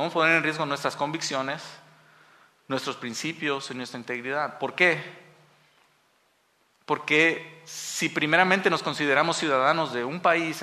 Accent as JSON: {"language": "Spanish", "country": "Mexico", "said": "digo mexicano porque yo soy mexicano, ¿no?"}